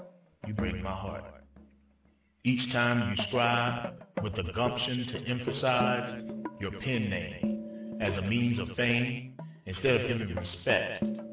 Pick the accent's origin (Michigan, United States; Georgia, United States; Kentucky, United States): Georgia, United States; Alice Walker, from my home state in Georgia